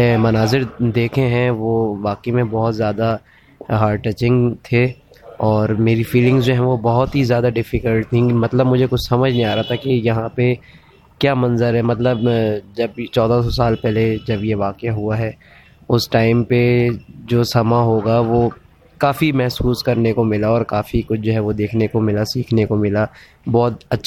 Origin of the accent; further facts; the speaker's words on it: Karachi, Sindh, Pakistan; میں پاکستان سے کراچی سے ہوں۔